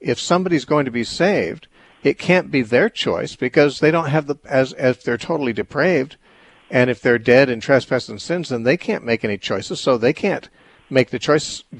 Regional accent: Ireland; However, it's wrong to say, well, because I'm Irish, of course I'm going to get angry a lot.

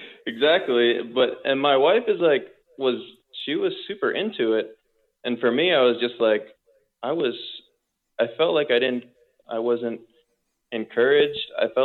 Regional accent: United States; now in Barcelona, Spain; Yeah, I'm an American. I'm with an organization called Calling All Skaters. It's with YWAM in Barcelona.

